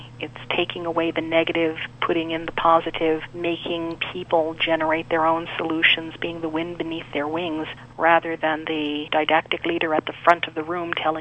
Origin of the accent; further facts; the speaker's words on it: New York City, New York, United States; I grew up in New York City, and in the basement of the building I lived in, there was a room